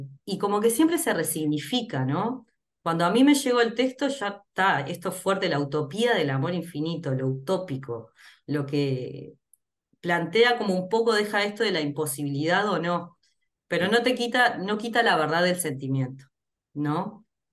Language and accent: Spanish; San José de Mayo, San José, Uruguay; nosotros la obra en realidad hicimos dos temporadas acá en San José, somos de San José de Mayo